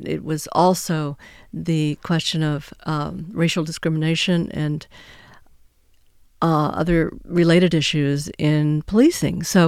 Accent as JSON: {"language": "English", "region": "Texas", "country": "United States", "tie": "born or raised there", "said": "my home state of Texas. Turns out if Texas were a country, we'd be the fifth largest wind producer in the entire world."}